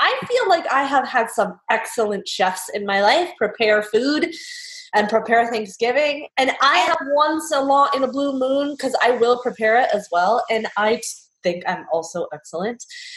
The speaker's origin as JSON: {"language": "English", "region": "West Coast", "country": "United States", "tie": "born or raised there", "said": "So as a kid growing up on the West Coast, we always had it with the marshmallows."}